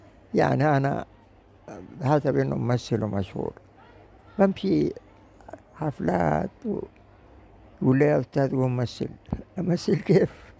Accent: Sudan; ودي ما بتجبه واقعنا كسودانيين

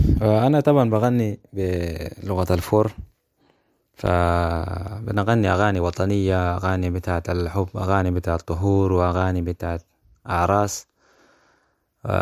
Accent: Wadi Salih, Central Darfur, Sudan; born there; أنا من مواليد ولاد وسط دارفور محلية وادي صالح.

